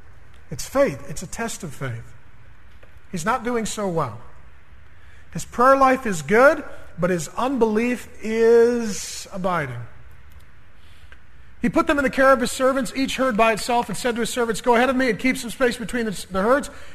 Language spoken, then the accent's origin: English; SeaTac, Washington, United States; I have been in some good fights. I grew up in SeaTac.